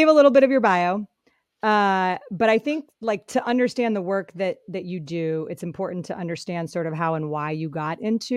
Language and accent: English; Colorado, United States; also born or lived in Michigan; now in San Francisco, United States; I live in San Francisco. I've got two young kids, an amazing husband named Chris. I grew up in Colorado and Michigan, went to Boston College